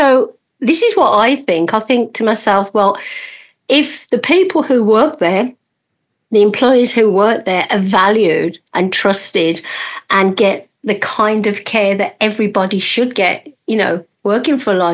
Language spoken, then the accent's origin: English; Birmingham, West Midlands, United Kingdom; accent: Birmingham; my accent is from Birmingham and it's supposed to be the worst one in the world.